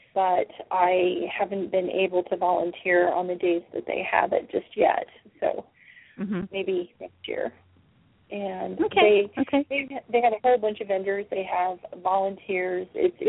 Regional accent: Midwest, United States; And growing up in the Midwest, it really wasn't... every day was Earth Day.

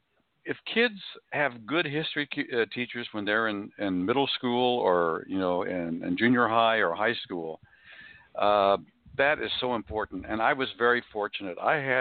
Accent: Kansas, United States; of course I was growing up in Kansas at the time, and because history was I was growing up in a state which is steeped in a lot of history, especially Western history

